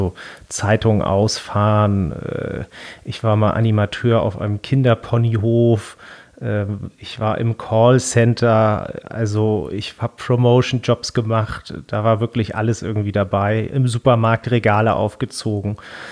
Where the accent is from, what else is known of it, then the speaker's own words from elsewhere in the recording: Hamburg, Germany; Zum einen durch den Ort, wo ich aufgewachsen bin, also am Rande Hamburgs, wo es eigentlich sehr, sehr grün ist.